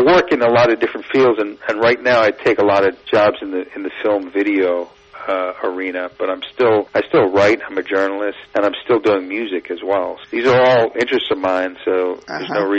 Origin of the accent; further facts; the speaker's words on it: East Coast, United States; also born or lived in Texas; I was born in Texas and pretty much raised on the East Coast.